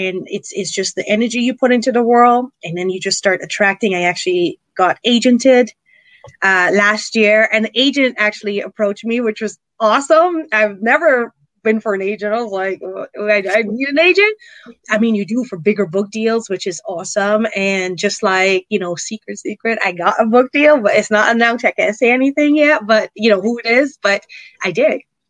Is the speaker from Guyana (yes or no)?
yes; Guyana; and I'm from Guyana, South America. We dodge anacondas. I was one of those country kids.